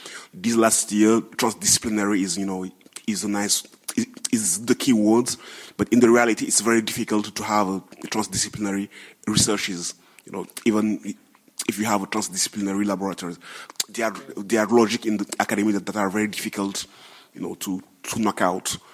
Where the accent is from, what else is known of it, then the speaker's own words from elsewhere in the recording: Senegal; also born or lived in France; I was born and raised in Senegal, but I have done my university in France. And after that, I came back to Senegal to teach at the university. I've lived 15 years in France, between 20 years to 35.